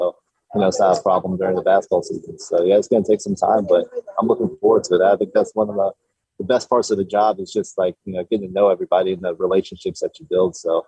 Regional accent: Columbus, Ohio, United States; Super close to home. I'm from Columbus, Ohio, so it's only about, you know, 180 some miles, a couple hours away.

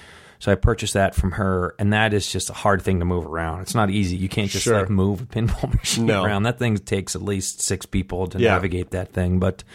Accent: Buffalo, New York, United States; I grew up in Buffalo, New York. So I saw a lot of those stores.

